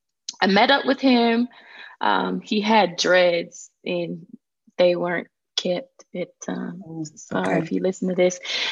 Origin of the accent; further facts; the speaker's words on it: Montgomery, Alabama, United States; I'm from Montgomery, Alabama. But I have since ventured off and joined the world's greatest Air Force.